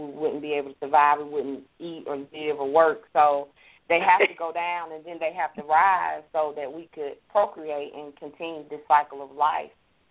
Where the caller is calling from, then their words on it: Atlanta, Georgia, United States; I'm calling from Atlanta.